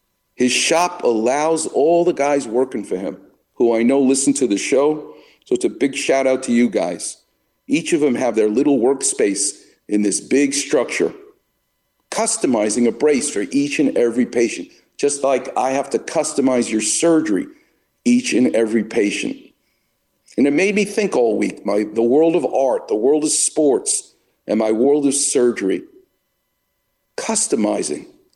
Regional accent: Far Rockaway, New York, United States; born there; my mother, the nurse, actually took care of Bob Kane at St. Joseph's Hospital, where I was born in Far Rockaway.

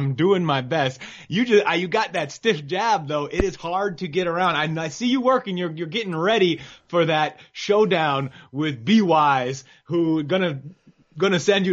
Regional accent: New York City, New York, United States; born there; That's why I was born in New York City.

